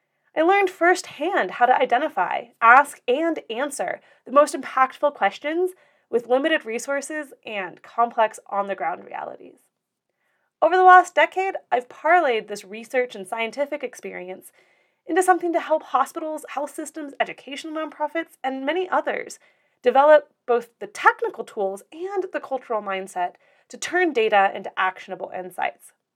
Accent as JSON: {"language": "English", "region": "Colorado", "country": "United States", "said": "Quashing the little fires in my home state of Colorado"}